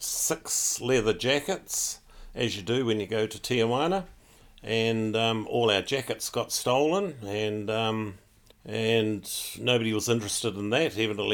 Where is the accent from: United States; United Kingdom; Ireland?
United Kingdom; Wakefield, Yorkshire and the Humber; And spent a lot of time growing up in Wakefield, left Wakefield for quite a few years, and look at me now, I'm back in Wakefield.